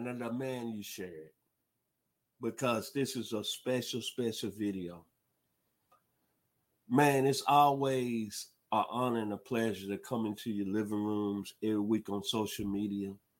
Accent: Memphis, Tennessee, United States; That's what I learned in my hometown of Memphis, Tennessee

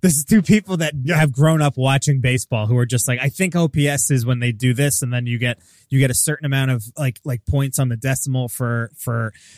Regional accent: United States; I just growing up in America, you just assume that everybody's like got some understanding of it.

